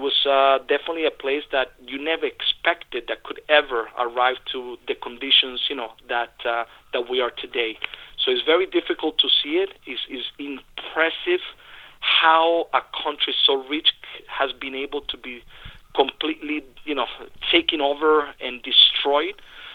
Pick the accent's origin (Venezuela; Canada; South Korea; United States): Venezuela; English is a second language; moved away; as secure as you know, as when I grew up in Venezuela.